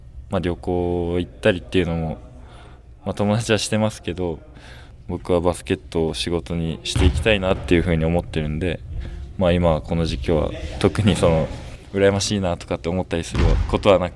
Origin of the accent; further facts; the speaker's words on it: Kagoshima, Japan; now in Kumamoto, Japan; やっぱり九州、地元鹿児島県なんで、すごくみんな人柄が良くて